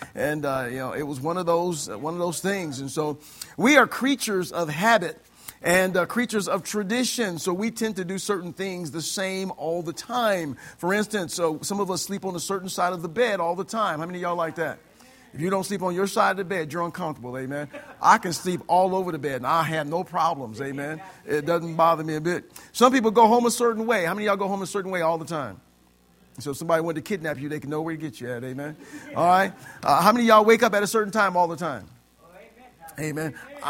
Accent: Illinois, United States; I'm from Illinois. It snowed, and it snowed with the best of them.

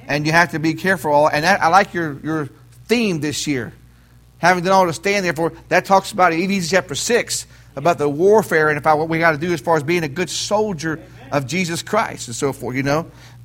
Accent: West Virginia, United States; When I was a little boy growing up in West Virginia, we used to have old trails where horses would go down there.

